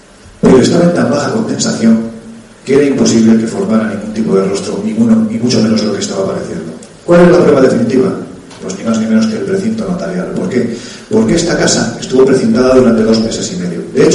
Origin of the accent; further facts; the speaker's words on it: Jaén, Andalusia, Spain; para mí, que soy de Jaén